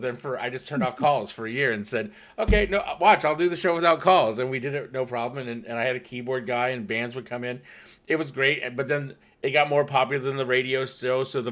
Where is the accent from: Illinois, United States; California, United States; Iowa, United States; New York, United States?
Iowa, United States; Storm Lake; I grew up in Iowa. Like, I'm originally from Iowa, right? So I went to school in this like tiny little Storm Lake, Iowa city, whatever.